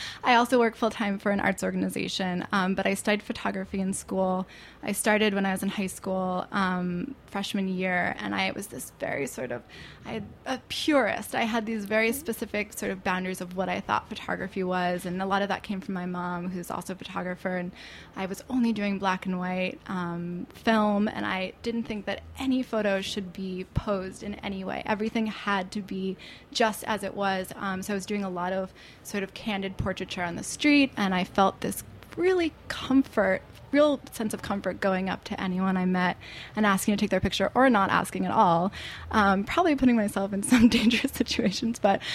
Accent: Hastings-on-Hudson, New York, United States; So I grew up in Westchester and Hastings on Hudson, and I went to school in SUNY New Paltz, so about an hour and a half north.

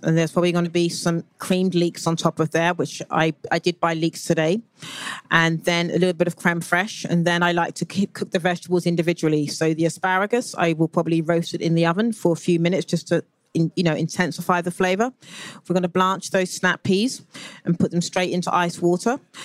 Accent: United Kingdom; moved away; I'm watching the rise of Borough Market as a Brit living, watching from the outside in, has been quite remarkable.

